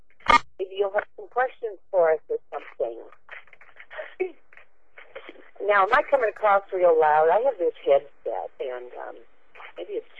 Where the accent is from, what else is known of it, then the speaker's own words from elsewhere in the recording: Washington, United States; I'm from Washington State, and it's only 7 o'clock here.